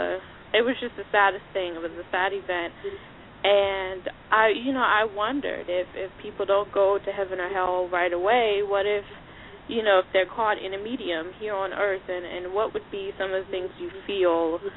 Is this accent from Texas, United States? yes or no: no; Florida, United States; I'm from Florida. Born and raised here all my life.